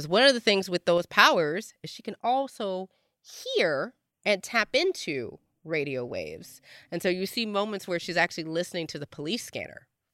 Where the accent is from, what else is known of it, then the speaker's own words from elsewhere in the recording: New Orleans, Louisiana, United States; I live in the city, I'm from Louisiana, New Orleans.